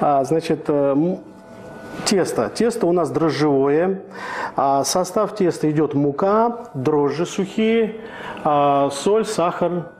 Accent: Georgia; мы, грузины, считаем, что это мы придумали

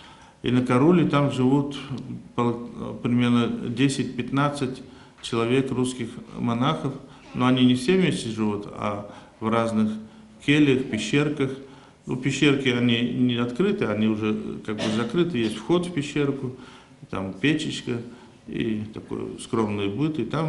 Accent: Cheboksary, Chuvashia, Russia; Я сам с Волги, с Чебоксара, из города такой.

